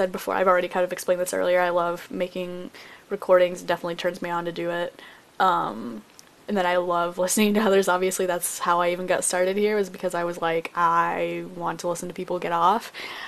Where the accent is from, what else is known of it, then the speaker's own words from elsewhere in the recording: Philippines; Like I said, I am Filipina. I don't speak Tagalog or anything fluently